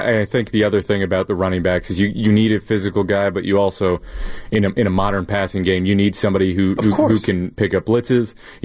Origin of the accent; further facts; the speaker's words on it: New Jersey, United States; And I'm obviously from New Jersey.